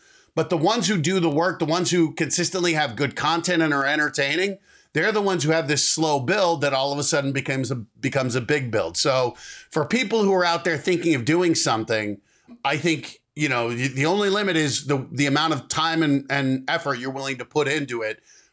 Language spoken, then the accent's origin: English; Denver, Colorado, United States; I remember growing up in Denver, which is not a small town, but I didn't know anyone in entertainment.